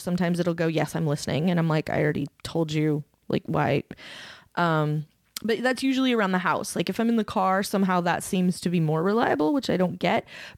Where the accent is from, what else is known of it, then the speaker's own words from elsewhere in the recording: United States; I have very little accent and I'm an American.